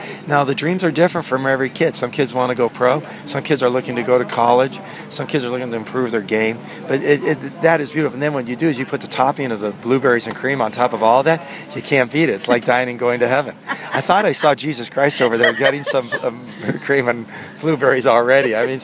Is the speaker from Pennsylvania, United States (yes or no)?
no; California, United States; now in Kalamazoo, United States; So I don't know what it's like in my hometown. Or I was from California originally. What's California like at this time?